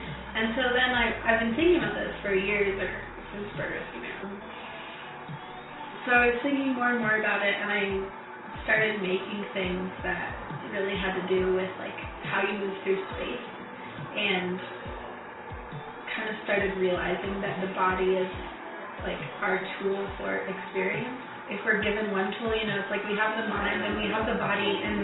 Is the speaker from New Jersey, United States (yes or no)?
no; Albuquerque, New Mexico, United States; I'm a student at UNM. I grew up in Albuquerque